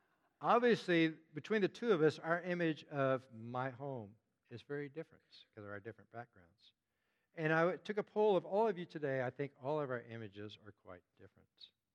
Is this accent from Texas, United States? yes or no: yes; Houston, Texas, United States; I grew up in Houston, Texas, and I didn't get on a plane until I was 18 years old. And I lived in just three houses over 18 years.